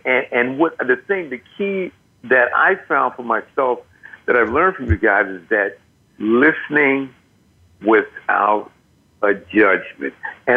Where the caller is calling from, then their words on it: New York City, New York, United States; I'm calling in from New York, New York.